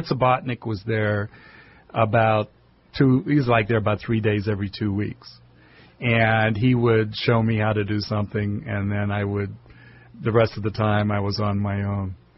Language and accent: English; Johnstown, Pennsylvania, United States; born there; No, I was born in Pennsylvania, Johnstown, Pennsylvania.